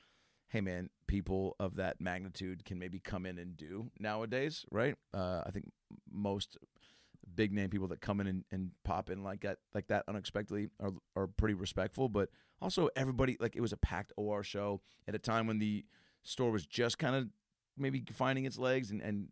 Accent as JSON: {"language": "English", "town": "Seattle", "region": "Washington", "country": "United States", "tie": "born or raised there", "lives_now": "Los Angeles, United States", "said": "I grew up in Seattle."}